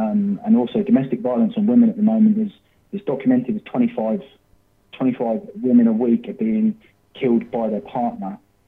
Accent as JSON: {"language": "English", "region": "England", "country": "United Kingdom", "tie": "born there", "moved": "as an adult", "said": "Yeah, so born in England. I'm 36 years old. I was born in England."}